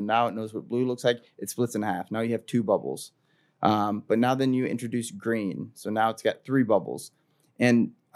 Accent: Montgomery City, Missouri, United States; Montgomery City, Missouri.

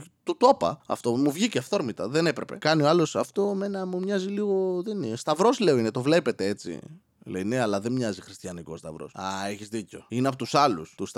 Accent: Serres, Central Macedonia, Greece; Είμαι από τις Σέρες, έτσι.

